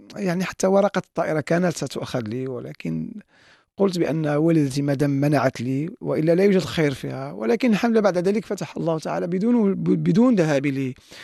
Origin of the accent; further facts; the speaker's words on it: Morocco; بلدنا المغرب